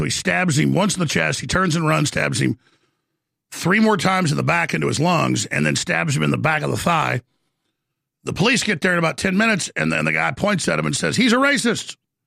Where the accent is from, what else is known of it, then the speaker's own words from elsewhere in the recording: Dallas, Texas, United States; I mean, I grew up in Dallas, Texas, around a lot of black people.